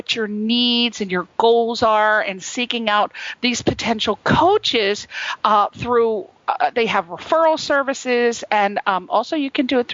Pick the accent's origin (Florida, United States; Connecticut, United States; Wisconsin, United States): Connecticut, United States; because I'm from Connecticut, I know it's so beautiful over there